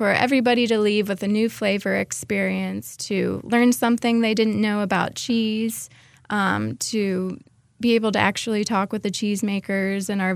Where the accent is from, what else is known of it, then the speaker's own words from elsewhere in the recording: Greensboro, North Carolina, United States; Greensboro.